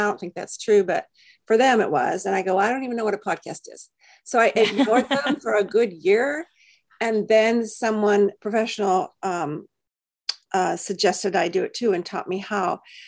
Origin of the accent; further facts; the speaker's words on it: California, United States; I live on the central coast of California. I'm from Southern California, but I married a man from Iowa who never wanted to move back.